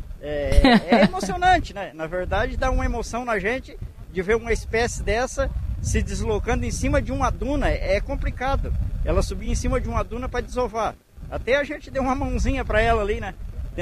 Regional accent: Cambará do Sul, Rio Grande do Sul, Brazil; moved away; É, eu sou de Cambará, mas radicalista aqui. Tô morando por aqui.

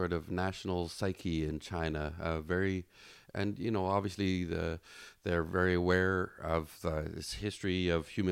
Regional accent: Toronto, Ontario, Canada; Toronto, which is my hometown

